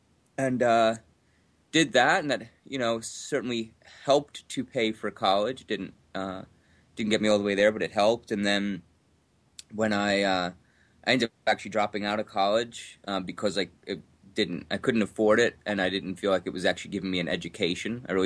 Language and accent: English; United States; I'm an American